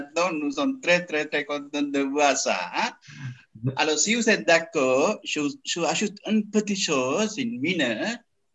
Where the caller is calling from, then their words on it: Geneva, Switzerland; je suis Bante de Genève